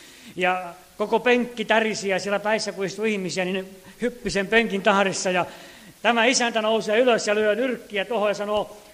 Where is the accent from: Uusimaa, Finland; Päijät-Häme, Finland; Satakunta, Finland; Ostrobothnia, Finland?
Ostrobothnia, Finland; Laihia; Pohjanmaalla Laihialta, mistä olen kotoisin